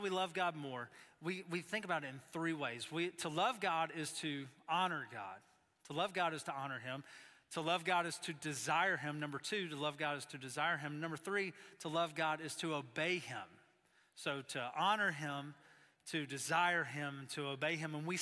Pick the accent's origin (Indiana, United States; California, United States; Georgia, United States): Georgia, United States; we were riding around my hometown in Georgia